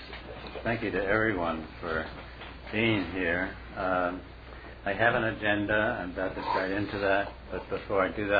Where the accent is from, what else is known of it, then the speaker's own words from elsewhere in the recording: Jaffrey, New Hampshire, United States; I'm from Jaffrey.